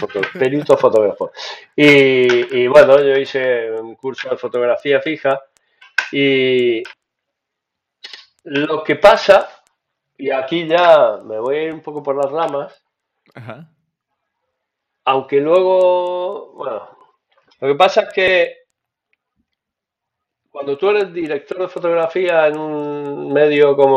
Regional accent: Córdoba, Argentina; now in Spain; mi ciudad era donde yo nací, la ciudad de Córdoba, en Argentina, que es una ciudad relativamente pequeña, una ciudad de interior, allí en el fin del mundo

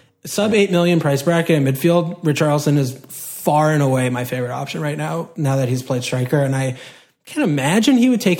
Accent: United States; I mean, everyone, we're American, we're not English.

